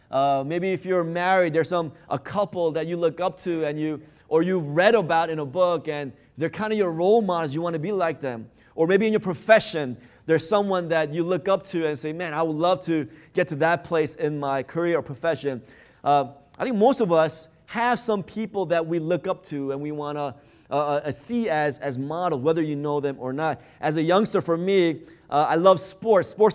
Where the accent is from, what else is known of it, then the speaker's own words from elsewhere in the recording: New York, United States; now in Seattle, United States; I am from New York. That's my original hometown. I've been here now 14 years. I feel like a Seattleite.